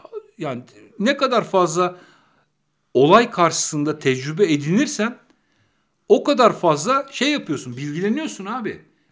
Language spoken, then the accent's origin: Turkish; Istanbul, Turkey; Yarım yüzyıldır bu dünyada yaşıyoruz kardeşim. İstanbul çocuğuyuz bile. Doğma büyüme İstanbullu adamız yani.